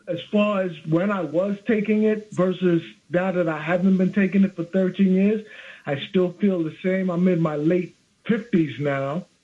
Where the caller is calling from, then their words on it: Bridgeport, Connecticut, United States; I'm calling from Bridgeport.